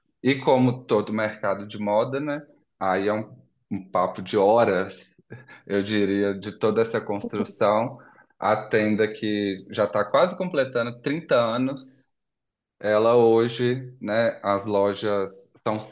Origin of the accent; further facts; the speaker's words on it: Ipatinga, Minas Gerais, Brazil; now in São Paulo, Brazil; eu tenho 33 anos, faz 10 anos que eu moro em São Paulo. Eu sou de Ipatinga, interior de Minas Gerais.